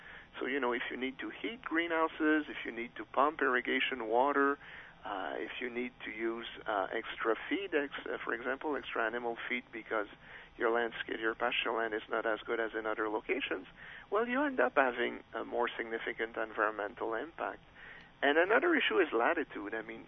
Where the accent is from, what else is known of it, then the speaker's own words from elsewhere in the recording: Canada; where I grew up in Canada, frost, either late frost in the spring or early frost in the fall, is a constant worry of farmers.